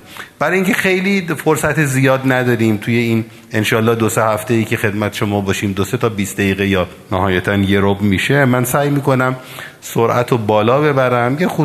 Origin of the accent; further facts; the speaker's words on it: Iran; چقدر خوبه که ما ایرانی هستیم